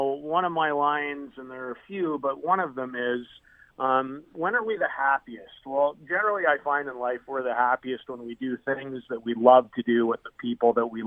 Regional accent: Saskatoon, Saskatchewan, Canada; now in Estevan, Canada; I was from Saskatoon. I moved into this town named Estevan.

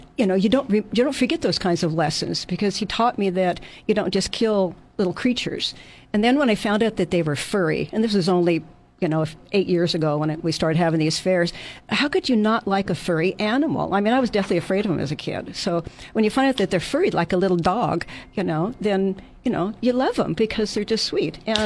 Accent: Long Beach, California, United States; In Long Beach, Southern California.

